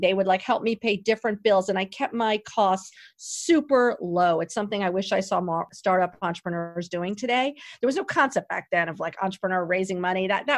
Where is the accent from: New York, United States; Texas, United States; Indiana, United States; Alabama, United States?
New York, United States; New York City; I knew Bergdorf's very well. I grew up in New York City.